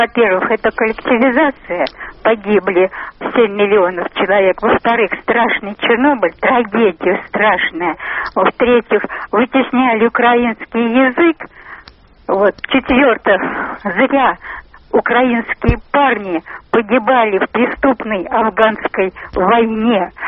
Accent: Moscow, Russia; Я Москва.

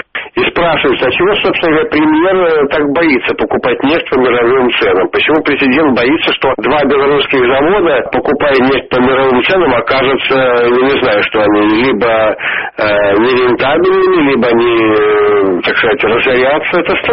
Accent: Belarus; Я сам белорус, граждане страны

